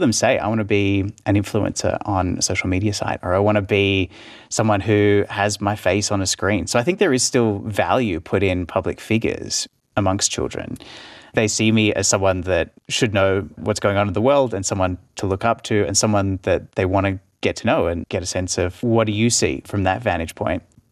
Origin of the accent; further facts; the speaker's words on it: Gold Coast, Queensland, Australia; I remember when I was maybe like 14 years old, growing up on the Gold Coast